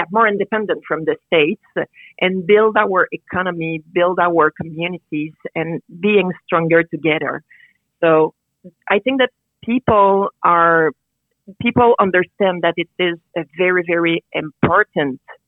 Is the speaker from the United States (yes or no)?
no; Bon Secours, Quebec, Canada; now in Sherbrooke, Canada; I'm a proud townshipper, first of all. I've been, I was born and raised in the township. I'm from Bon Secours, for those who know that area. I've been living in Sherbrooke for the last 20 years or so